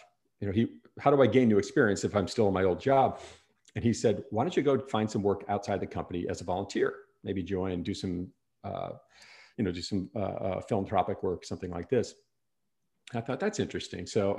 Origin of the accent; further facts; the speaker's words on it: Wisconsin, United States; I grew up in Wisconsin, which is the middle of America, a little north of Chicago for a reference point.